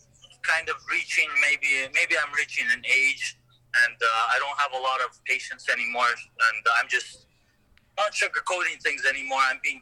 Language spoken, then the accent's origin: English; Calgary, Alberta, Canada; And the first time I fought in my city, I fought in Calgary.